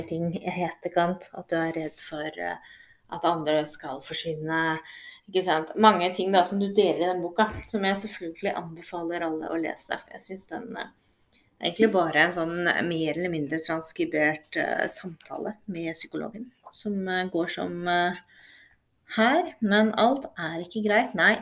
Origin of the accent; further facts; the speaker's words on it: Oslo, Norway; Jeg er jo fra Oslo